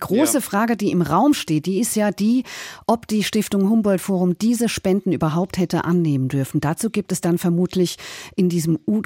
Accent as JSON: {"language": "German", "region": "Berlin", "country": "Germany", "said": "ich als Berliner Bürgerin erinnere mich da ein bisschen dran, anders dran."}